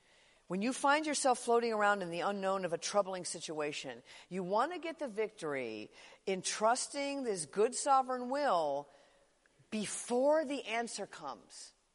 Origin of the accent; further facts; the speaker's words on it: Chicago, Illinois, United States; I mean, I grew up in Chicago in the 1960s.